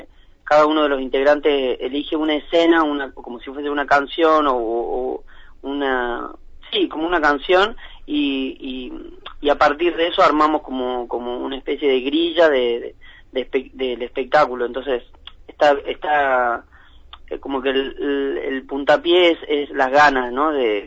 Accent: Salta, Argentina; now in United States; Y como yo soy de Salta, me gusta mucho el folclore.

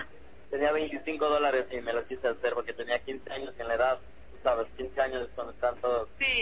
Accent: Quito, Pichincha, Ecuador; vengo de la ciudad de Quito, la capital.

